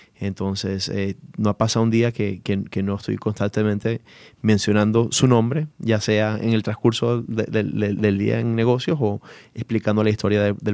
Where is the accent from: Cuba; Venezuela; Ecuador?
Venezuela; Maracaibo, Zulia; now in Atlanta, United States; Yo soy originalmente de Venezuela, de Maracaibo.